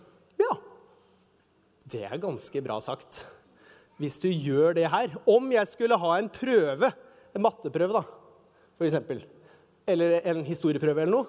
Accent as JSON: {"language": "Norwegian", "town": "Skedsmokorset", "region": "Akershus", "country": "Norway", "said": "jeg kom fra Skedsmokorset, så jeg sier"}